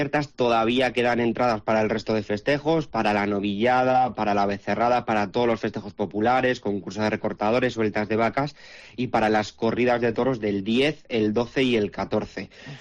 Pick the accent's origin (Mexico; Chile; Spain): Spain; Guadalajara, Castilla-La Mancha; Yo soy de Guadalajara, y en la provincia de Guadalajara esto es un habitual todos los años